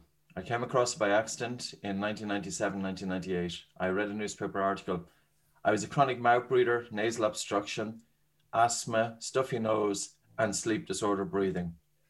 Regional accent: Galway, Connacht, Ireland; And I'm from Galway. Well, I live in Galway, but I'm just here for a couple of days. And then I move back.

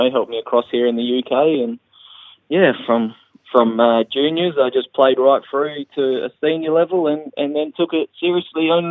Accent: Maddington, Western Australia, Australia; Yeah, so I grew up in Maddington, lived there for, ages and ages.

